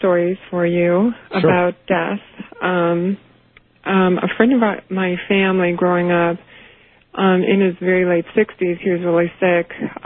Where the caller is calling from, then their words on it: Chicago, Illinois, United States; I'm calling from Chicago, and I'm listening on WLS.